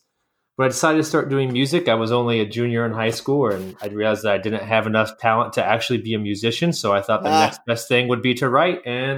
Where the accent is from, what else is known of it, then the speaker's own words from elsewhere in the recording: Ohio, United States; so I am from here. Like, I always kind of grew up around this area, and there wasn't a lot to do in the small town I lived in. So I lived about 45 minutes like northeast of Columbus